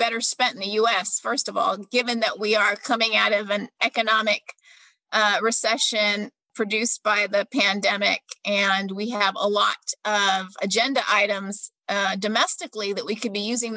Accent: United States; And so thinking about it as an American

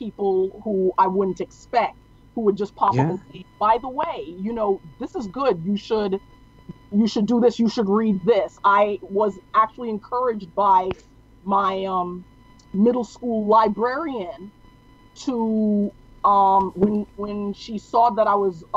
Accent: New York City, New York, United States; and because I was in, I'm originally a New Yorker, and.

